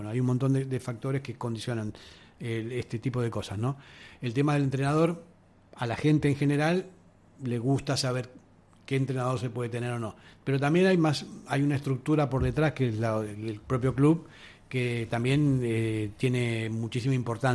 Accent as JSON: {"language": "Spanish", "country": "Argentina", "said": "Como argentino, no todo el mundo lo comprende"}